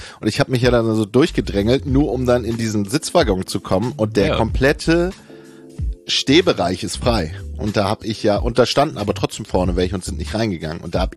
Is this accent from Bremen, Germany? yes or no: yes; Bremen, Germany; Und ich in meinem Kopf, ich bin kein Bremer mehr.